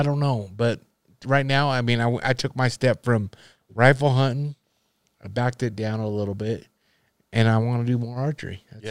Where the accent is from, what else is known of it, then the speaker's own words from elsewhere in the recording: Nebraska, United States; I grew up in Nebraska, and rifle hunting, I kill whitetail all the time.